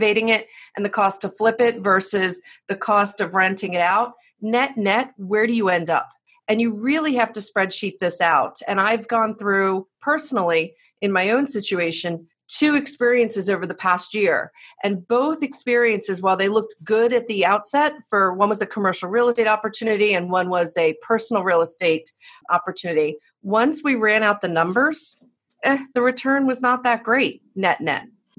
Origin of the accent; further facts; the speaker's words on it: New Jersey, United States; And look, I'm from Jersey. I'm Sicilian American.